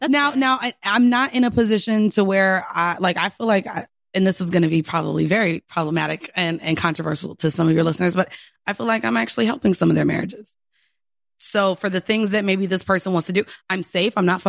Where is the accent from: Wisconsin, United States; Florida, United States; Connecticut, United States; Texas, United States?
Florida, United States; Orlando; Yes. I'm Jamaican and white.